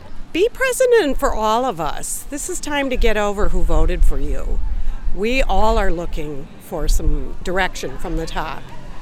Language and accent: English; Kenosha, Wisconsin, United States; I'm here from Kenosha.